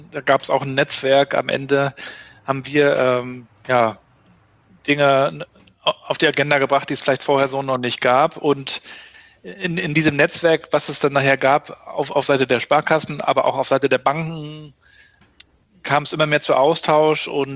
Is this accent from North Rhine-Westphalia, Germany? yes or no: no; Rostock, Mecklenburg-Vorpommern, Germany; Nee, ich bin Rostocker